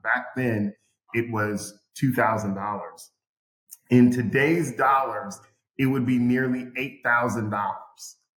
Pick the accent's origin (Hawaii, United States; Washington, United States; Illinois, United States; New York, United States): Washington, United States; Seattle; I grew up in Seattle, more affluent parts of Seattle.